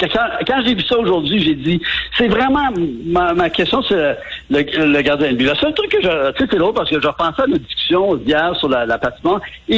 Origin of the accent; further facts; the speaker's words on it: Montreal, Quebec, Canada; j'ai dit, je venais de Montréal, puis qu'il y avait des très beaux souvenirs.